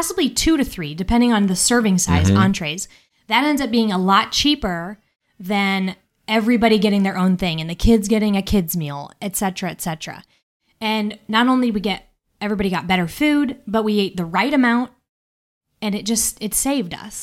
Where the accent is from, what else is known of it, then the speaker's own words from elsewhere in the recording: Midwest, United States; You know, as a Midwesterner, I'm not going to go get a burger in Boston.